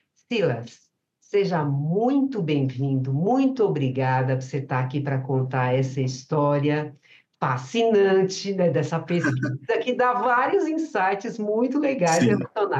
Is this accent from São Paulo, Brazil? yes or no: yes; São Caetano do Sul, São Paulo, Brazil; now in São Paulo, Brazil; Eu sou do ABC também, sou de São Caetano.